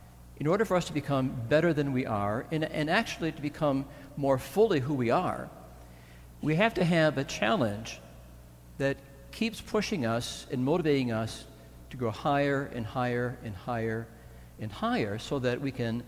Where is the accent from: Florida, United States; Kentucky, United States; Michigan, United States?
Michigan, United States; Ionia; Of course, I grew up in Ionia, and my mother's brother was a country western singer.